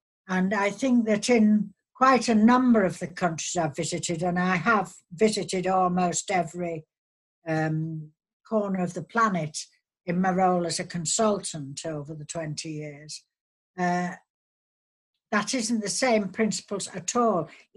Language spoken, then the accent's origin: English; United Kingdom; as a British person, I'm immensely proud of our education systems in our four countries